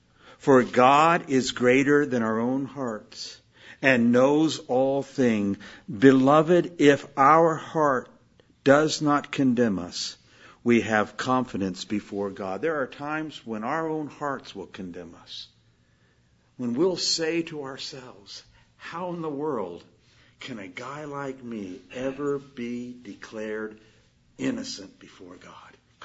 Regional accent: Midwest, United States; I'm from the Midwest. You're not.

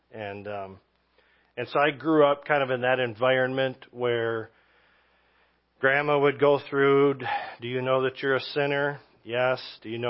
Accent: Michigan, United States; moved away as an adult; also born or lived in Oregon; We lived in Oregon for 12, 13 years in two different stints. We're both originally from Michigan. Moved out in 2005 and pastored in Medford.

